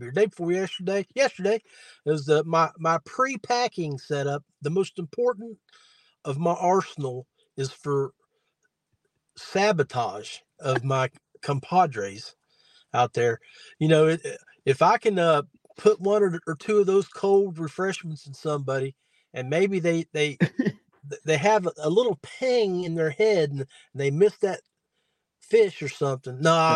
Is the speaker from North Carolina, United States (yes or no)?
no; West Virginia, United States; Like I'm from West Virginia. I'm staying with guys from Pennsylvania and Tennessee.